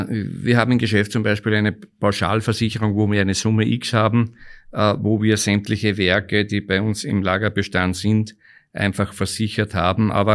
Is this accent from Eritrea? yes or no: no; Austria; bei uns in Österreich